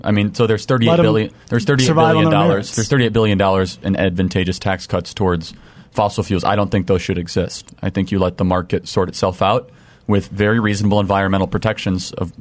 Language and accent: English; Illinois, United States; I come from Illinois and they have really strict gun laws, way too strict, I think.